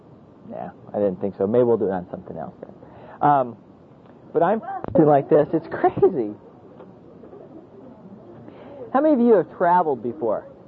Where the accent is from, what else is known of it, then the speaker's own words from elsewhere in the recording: Colorado, United States; Yeah, I'm from Colorado. I don't know all these towns.